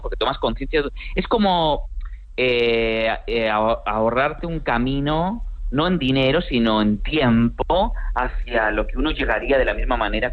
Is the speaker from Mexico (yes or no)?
no; Madrid, Community of Madrid, Spain; moved away as an adult; now in Argentina; empecé a los 25 años, que me fui a vivir a la Argentina. Yo soy de Madrid, pero me fui allá